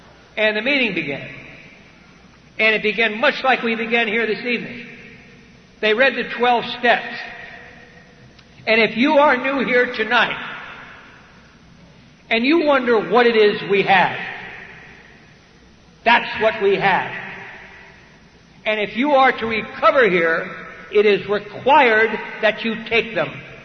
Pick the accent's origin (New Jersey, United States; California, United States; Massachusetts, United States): New Jersey, United States; I am Irish and I'm Catholic and I'm from New Jersey. Oh, that's right, we're on the East Coast.